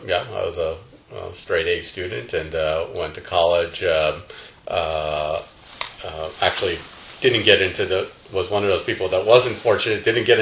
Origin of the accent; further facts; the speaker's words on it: Chappaqua, New York, United States; also born or lived in Brooklyn; I was born in Brooklyn, New York. Mm-hmm. I grew up most of my life in Chappaqua, New York, a suburb of New York City.